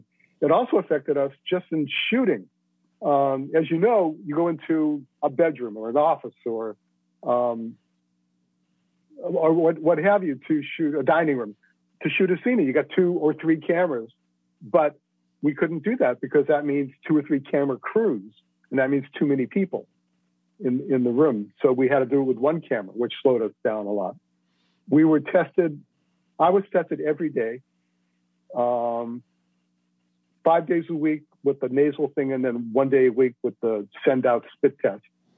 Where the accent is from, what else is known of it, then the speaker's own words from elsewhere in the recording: Boston, Massachusetts, United States; And I grew up in Boston, and I hadn't been to 80% of the places where we shot